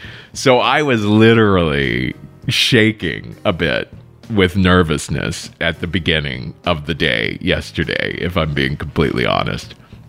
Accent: Cincinnati, Ohio, United States; Raya Milton in my hometown, Cincinnati, were killed just last week.

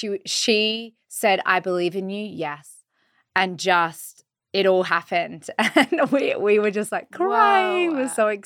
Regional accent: Australia; but I'm from Australia. Obviously I'm like in Australia doing so many of the similar things

